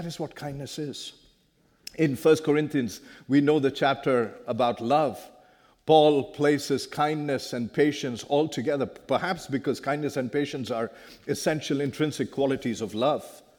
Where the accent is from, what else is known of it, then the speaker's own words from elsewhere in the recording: India; English is a second language; now in United States; I grew up in India. I did not grow up with English as my first language for a long time. And so when you hear English, now I've lived in the US for about 22, 24 years, and so you will hear a little bit of American, you will hear a little bit of British